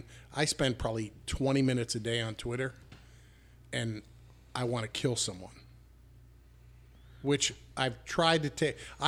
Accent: New York, United States; I'm Italian. I'm from New York. I like to argue.

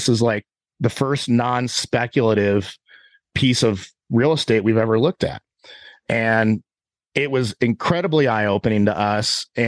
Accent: Ohio, United States; So I'm originally from Ohio. I have ties in Columbus. I have family in Cincinnati

